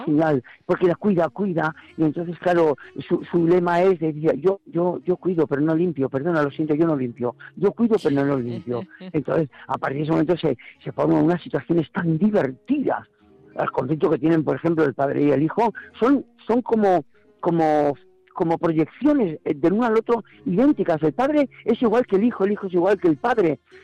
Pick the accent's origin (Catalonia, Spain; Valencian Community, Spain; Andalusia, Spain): Valencian Community, Spain; Alicante; also born or lived in Dolores; ha sido mi pueblo donde nací, que es Dolores, y Alicante, donde viví mi segunda adolescencia